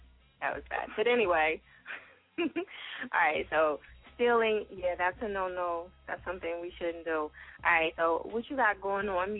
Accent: New Jersey, United States; Shout out to my people in Jersey, in case y'all know I am from Jersey.

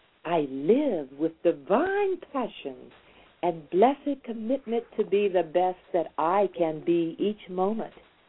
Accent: the South, United States; born there; I was born in the South, and I was in the South when there was Jim Crow.

